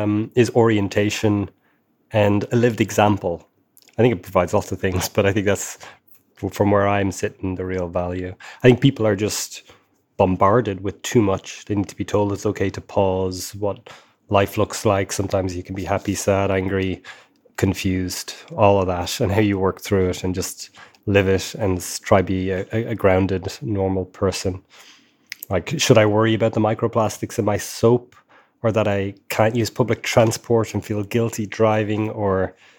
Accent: Ireland; now in Germany; Hello, the Europeans. … in Germany.

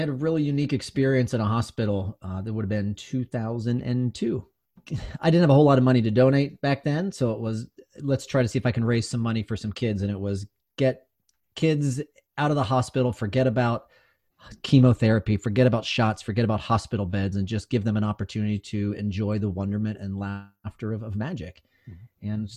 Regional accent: Lancaster, Pennsylvania, United States; born there; I was born in Lancaster, Pennsylvania, and my mom was a part of like the women's JCs or whatever, one of those social groups.

